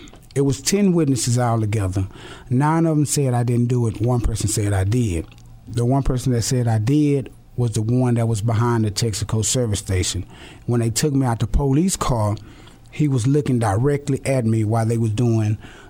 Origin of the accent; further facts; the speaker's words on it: Dallas, Texas, United States; born and raised in Dallas, Texas. I'm 37 years old.